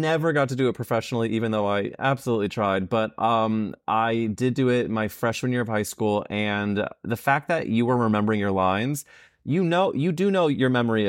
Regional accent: St. Louis, Missouri, United States; I'm from St. Louis where there's an area called Forest Park and there are these fountains that we would hang out at night.

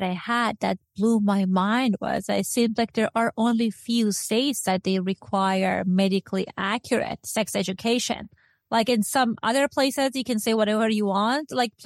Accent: Iran; first language Persian; English is a second language; I have two shows, like one is this and another one in Farsi. That's my first language.

